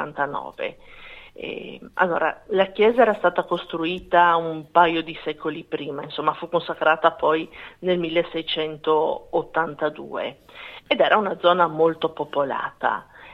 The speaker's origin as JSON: {"language": "Italian", "town": "Trieste", "region": "Friuli-Venezia Giulia", "country": "Italy", "tie": "born or raised there", "said": "Sono di parte perché sono nata e cresciuta a Santa Maria Maggiore, abitavo lì vicino"}